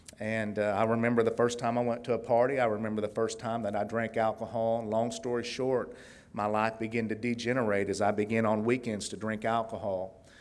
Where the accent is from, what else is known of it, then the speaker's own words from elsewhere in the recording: Tulsa, Oklahoma, United States; I grew up in Northwest Tulsa. I was one of the good ones.